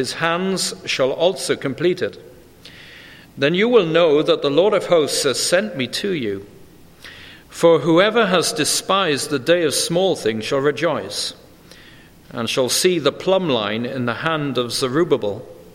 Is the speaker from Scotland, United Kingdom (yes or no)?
no; Wales, United Kingdom; because of my memories of growing up in Wales.